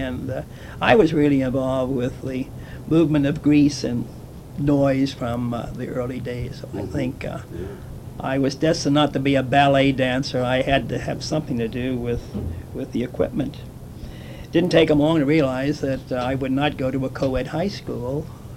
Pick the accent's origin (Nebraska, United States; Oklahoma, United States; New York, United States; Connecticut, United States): New York, United States; Staten Island; born there; I was born in New York City, in Port Richmond, Staten Island, of all places.